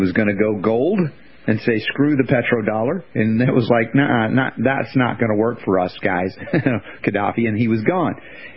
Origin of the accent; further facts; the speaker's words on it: United States; As an American, there are things that I don't like about what has happened to the government of the United States